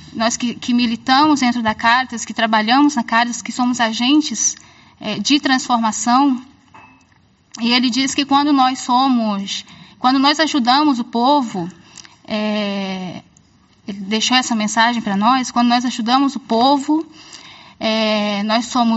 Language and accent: Portuguese; Amazonas, Brazil; sou amazônida, na verdade eu venho de um município do interior do estado do Amazonas